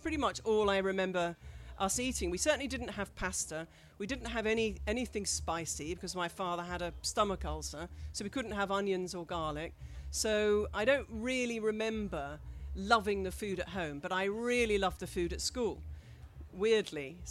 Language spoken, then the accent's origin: English; Ipswich, East of England, United Kingdom; Yes, I grew up in Ipswich, but my parents were both quite deracinated.